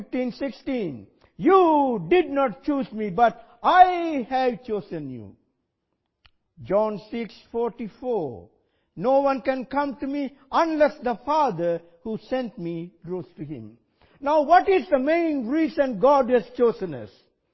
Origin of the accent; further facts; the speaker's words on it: Sri Lanka; I come from Sri Lanka.